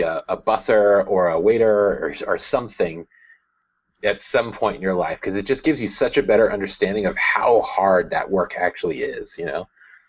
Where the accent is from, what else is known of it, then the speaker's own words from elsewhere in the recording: Vallejo, California, United States; I grew up in Vallejo